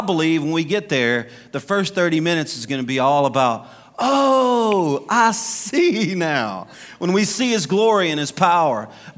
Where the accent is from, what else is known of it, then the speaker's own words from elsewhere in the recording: Louisiana, United States; In Louisiana, y'all know I'm a Cajun, and we all talk like that back home.